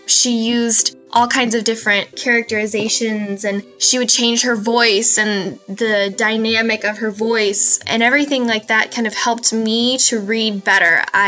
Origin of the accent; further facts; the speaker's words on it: Missouri, United States; I am 18 years old and I'm from Missouri.